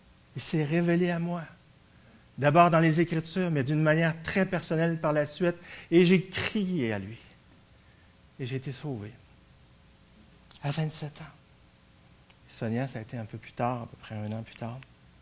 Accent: Baie-Comeau, Quebec, Canada; Et je viens de Bécomo, mais j'ai surtout vécu à Québec.

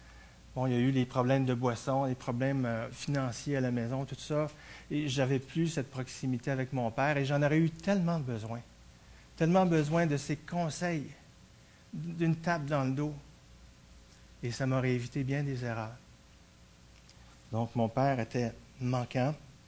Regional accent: Baie-Comeau, Quebec, Canada; Et je viens de Bécomo, mais j'ai surtout vécu à Québec.

